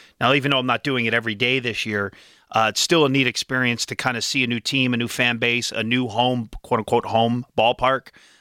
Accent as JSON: {"language": "English", "town": "Philadelphia", "region": "Pennsylvania", "country": "United States", "also_born_or_lived": "Minnesota", "said": "No, I'm from Philadelphia, but I came here from Minnesota."}